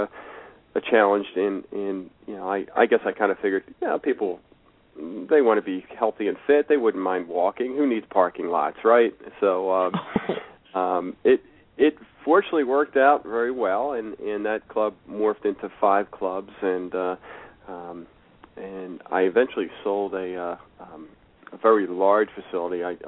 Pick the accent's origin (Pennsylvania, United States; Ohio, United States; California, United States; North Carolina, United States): Pennsylvania, United States; West Chester; And lo and behold, there isn't one in Philadelphia. There's one right in my hometown of Westchester.